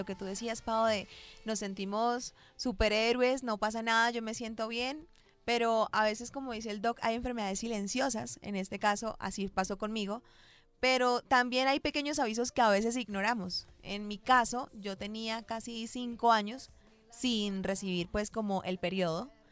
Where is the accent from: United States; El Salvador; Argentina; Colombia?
Colombia; Cúcuta, Norte de Santander; Soy de Cúcuta, Norte de Santander.